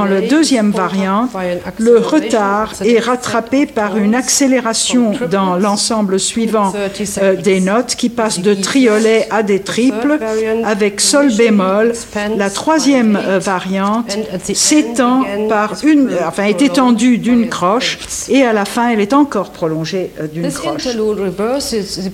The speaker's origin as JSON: {"language": "French", "country": "Germany", "second_language": "French", "said": "mon problème c'est que je suis allemande et j'ai beaucoup de mal de passer"}